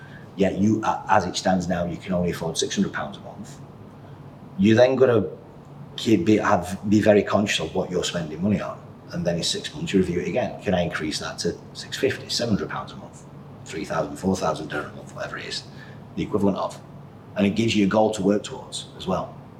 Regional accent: Yorkshire and the Humber, United Kingdom; So I'm like a caveman, I'm a Yorkshireman, I'm a simple creature.

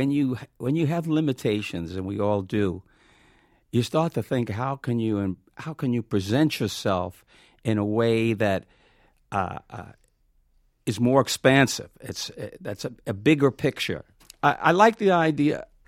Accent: Brooklyn, New York, United States; I'm a New Yorker through and through.

